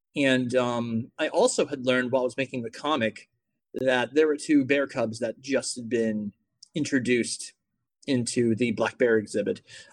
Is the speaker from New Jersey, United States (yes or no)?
yes; New Jersey, United States; And around that time, I told them I was from New Jersey.